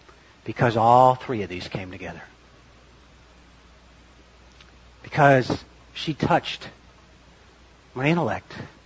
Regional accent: Joliet, Illinois, United States; I'm especially kin to them because I grew up in Joliet.

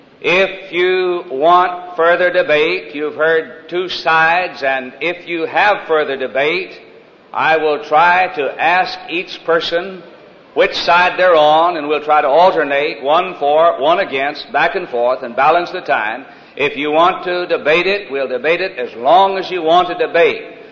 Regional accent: the North, United States; I was born and raised in the Great North Country, which makes me a Yankee

